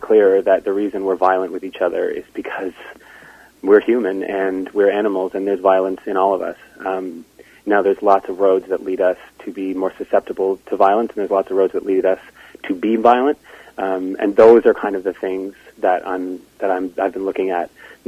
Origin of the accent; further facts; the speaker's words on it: Halifax, Nova Scotia, Canada; I grew up in Halifax. I went to Dalhousie University. And, you know, I travel a lot for work, but that's my home base.